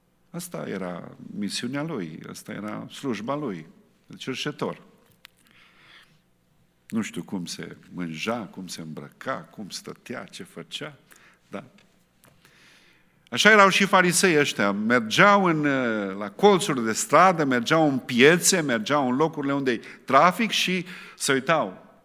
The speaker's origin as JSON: {"language": "Romanian", "country": "Romania", "said": "a, sunteți români? Da, suntem români și suntem în vizită."}